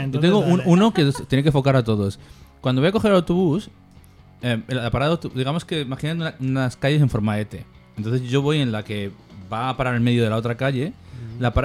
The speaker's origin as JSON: {"language": "Spanish", "town": "Barbastro", "region": "Aragon", "country": "Spain", "said": "Yo soy de Barbastro, ¿sabes?"}